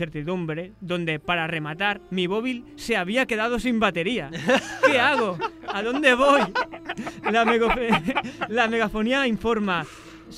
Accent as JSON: {"language": "Spanish", "region": "Basque Country", "country": "Spain", "said": "Pero yo soy vasco, quiero resistir, quiero dormir en mi cama"}